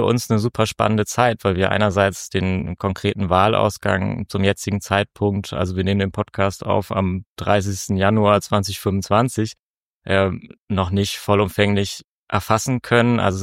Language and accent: German; Wildeshausen, Lower Saxony, Germany; von Wildeshausen, das ist die Stadt, in der ich aufgewachsen bin